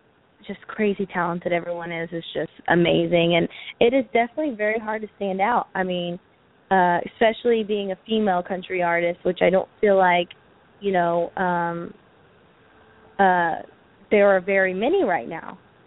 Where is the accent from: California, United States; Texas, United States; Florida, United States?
Texas, United States; when I go home, it's nuts, of course, to Texas. Mm-hmm. I mean, I go to my hometown and people are like, wah